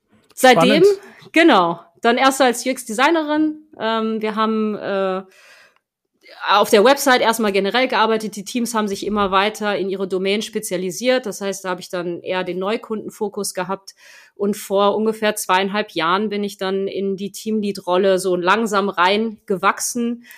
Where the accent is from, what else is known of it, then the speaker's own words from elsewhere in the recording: Germany; also born or lived in France; now in Hamburg, Germany; bin 38, wohne mit meinem Partner und 2 Kindern in Hamburg. Der Name verrät, ich bin gebürtig aus Frankreich, wir sind aber schon sehr, sehr früh nach Deutschland gekommen, dementsprechend bin ich auch in Deutschland aufgewachsen